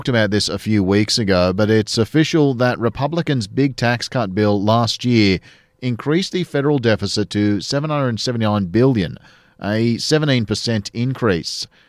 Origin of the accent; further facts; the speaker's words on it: Australia; As an Australian with compulsory voting, these tactics always strike me as fairly extraordinary